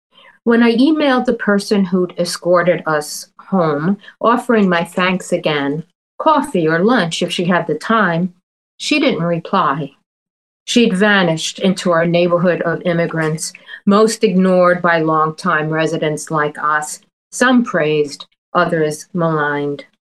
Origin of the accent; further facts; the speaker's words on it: Queens, New York, United States; accent: Queens; Yes, and I can't do anything about my Queens accent.